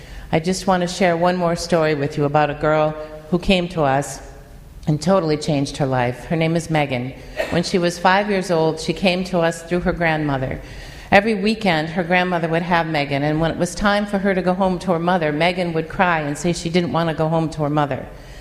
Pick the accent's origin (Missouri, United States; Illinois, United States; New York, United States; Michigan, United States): Michigan, United States; Mount Pleasant; When I was a little girl, I grew up in Mount Pleasant, Michigan with my mother and my two sisters. We were the only divorced family in town.